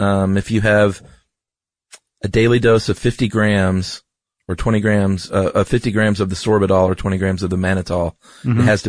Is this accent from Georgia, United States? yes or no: yes; Georgia, United States; And then I was like, oh, wait a minute. I'm from Georgia. I need to be drinking sweetened tea